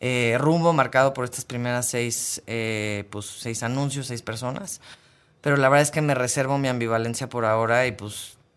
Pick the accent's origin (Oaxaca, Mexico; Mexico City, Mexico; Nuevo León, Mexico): Mexico City, Mexico; sobre todo para quienes somos chilangos y chilangas